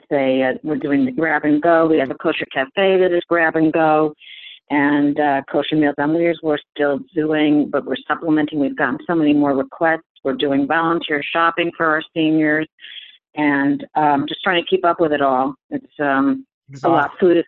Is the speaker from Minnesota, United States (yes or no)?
no; Princeton, New Jersey, United States; from Princeton.